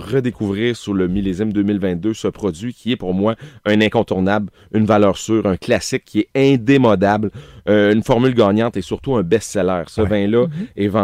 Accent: Quebec, Canada; vous dites je suis Québécois et on est vachement bien reçus

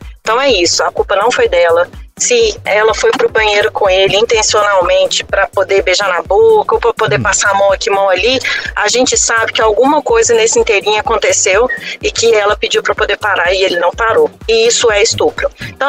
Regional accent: Belo Horizonte, Minas Gerais, Brazil; eu sou de Belo Horizonte, eu sou advogada.

